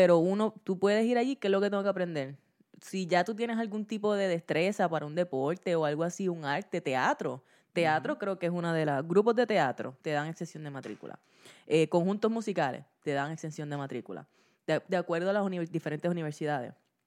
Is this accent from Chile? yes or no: no; Guayanilla, Puerto Rico; Nosotros venimos de Guayanilla